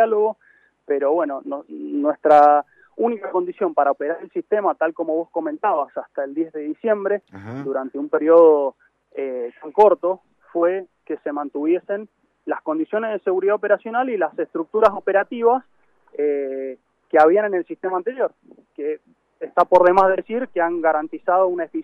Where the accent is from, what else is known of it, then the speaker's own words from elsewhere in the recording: Mendoza, Argentina; Soy de Mendoza, correcto.